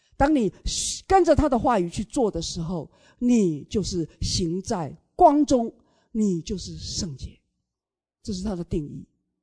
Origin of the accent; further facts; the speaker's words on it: Taiwan; born there; moved away; 在台湾，我从台湾出生的，神把我生在这个地方。我离开台湾40多年了，住在国外的日子长过在台湾